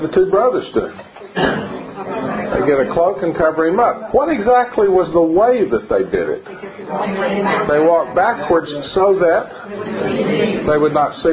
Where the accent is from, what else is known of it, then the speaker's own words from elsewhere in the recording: the South, United States; Okay, I'm from the South. I know what the word is pronounced.